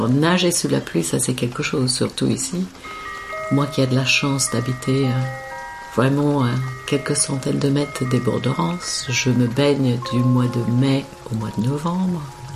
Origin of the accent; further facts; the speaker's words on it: England, United Kingdom; French is a second language; now in France; Comme je suis anglaise, j'adore la pluie. Et je suis en France depuis plusieurs décennies.